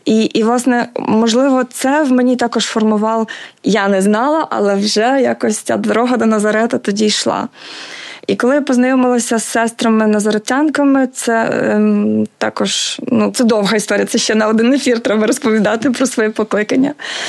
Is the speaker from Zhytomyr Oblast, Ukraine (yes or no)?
yes; Zhytomyr, Zhytomyr Oblast, Ukraine; born there; Я народилася в Житомирі в християнській родині.